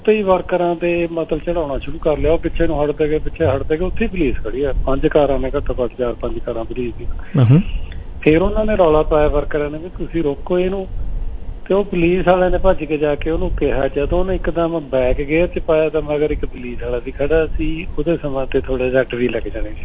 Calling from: Ontario, Canada; ਦੇਖੋ ਅਸੀਂ ਕੈਨੇਡਾ ਦੇ ਵਿਚ ਆ

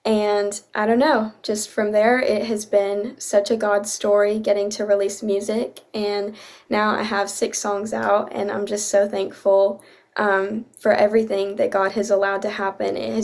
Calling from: Cleveland, Tennessee, United States; I'm in Cleveland, Tennessee. It's about 2 hours away from Nashville.

